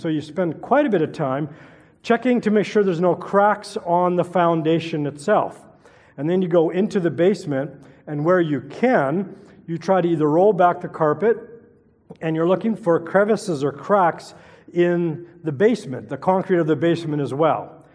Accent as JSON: {"language": "English", "town": "Edmonton", "region": "Alberta", "country": "Canada", "tie": "born or raised there", "said": "my wife and I grew up in Edmonton. We were married in Edmonton, and after 2 years, I received a call to as a youth pastor position in a small town called Morris, Manitoba."}